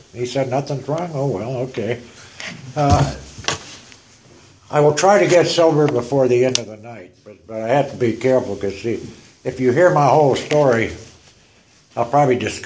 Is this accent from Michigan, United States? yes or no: yes; Detroit, Michigan, United States; I was born in Detroit, Michigan, one of the few white folks from that area now. I grew up and went through high school and university there.